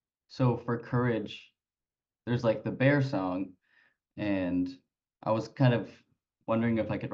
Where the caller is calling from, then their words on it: Winnipeg, Manitoba, Canada; I'm calling in from Winnipeg, Manitoba.